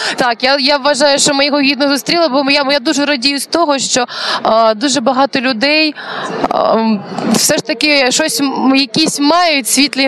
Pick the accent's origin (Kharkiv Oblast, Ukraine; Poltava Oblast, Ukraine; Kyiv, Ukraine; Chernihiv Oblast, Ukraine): Kyiv, Ukraine; Я з Києва.